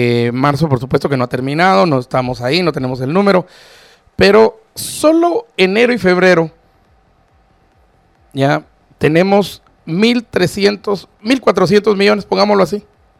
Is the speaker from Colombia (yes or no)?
no; Guatemala; sigo siendo ciudadano guatemalteco